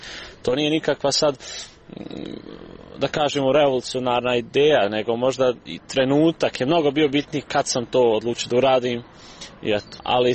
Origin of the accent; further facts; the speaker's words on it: Srebrenica, Republika Srpska, Bosnia & Herzegovina; Gdje god da živim i radim, ja sam u duši iz Srebrenice. I rođen sam tu.